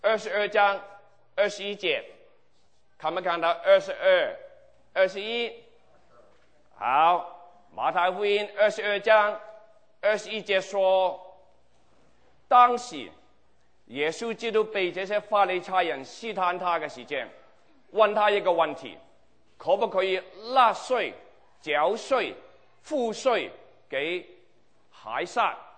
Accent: China; 我们中国人知道自己是聋人的后裔，是不是啊？

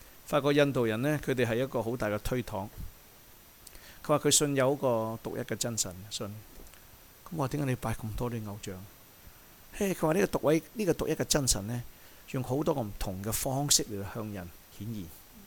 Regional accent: China; 我哋中国人咧有道德好啲啊！我哋中国人唔会拜啲奸神啦

